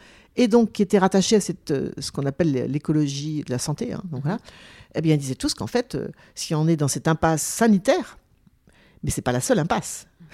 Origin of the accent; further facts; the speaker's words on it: Nouvelle-Aquitaine, France; Alors moi, je suis originaire du Poitou-Charentes